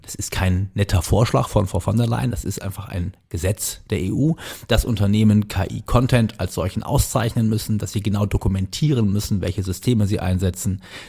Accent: Cologne, North Rhine-Westphalia, Germany; born there; Ich bin oder? Ja gebürtiger Kölner

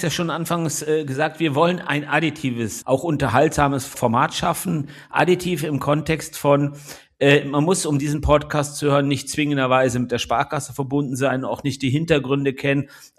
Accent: Rhineland, Germany; ich bin Rheinländer

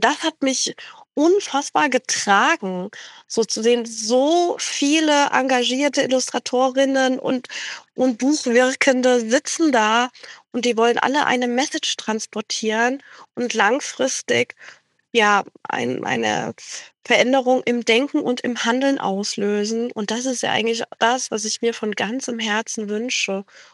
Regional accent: Hesse, Germany; bin hier im Rhein-Main-Gebiet, wo ich herkomme, viel auf Burgen und Schlössern gewesen.

